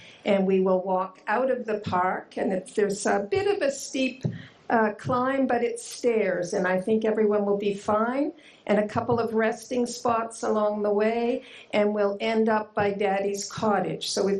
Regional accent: Canada; I'm from Canada.

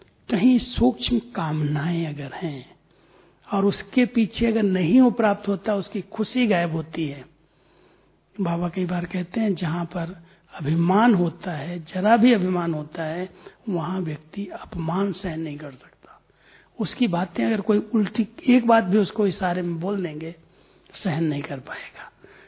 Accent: Uttar Pradesh, India; हमारे गांव में कैसे करीब 2 घंटे के रास्ते पर कानपुर है, गांव है एकदम छोटा।

